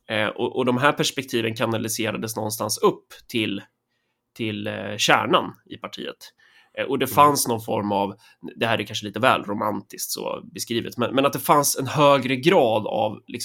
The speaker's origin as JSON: {"language": "Swedish", "region": "Örebro County", "country": "Sweden", "said": "utan vi är ju närkingar, så vi tror ju inte på liksom någon form av hopp eller luften överlag"}